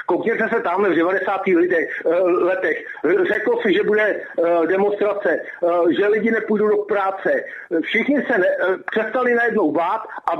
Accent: České Budějovice, South Bohemian Region, Czechia; Jsem z Budějc

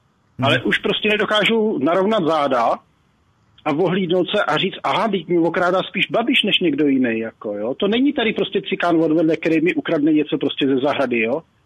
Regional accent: Brno, South Moravian Region, Czechia; Já jsem z Brna, jo?

